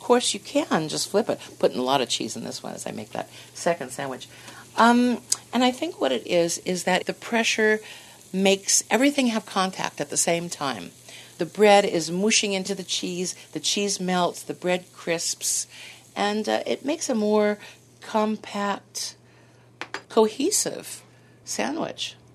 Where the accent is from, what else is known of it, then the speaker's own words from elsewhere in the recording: California, United States; And we're going to have green chili and cumin just because I'm from California.